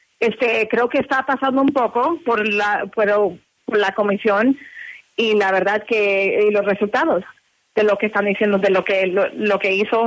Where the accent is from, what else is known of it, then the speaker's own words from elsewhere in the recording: Mexico; Spanish is a second language; fue mi primer lenguaje cuando crecí, pero mi mamá es mexicana, es de León, Guanajuato. Soy mexicana.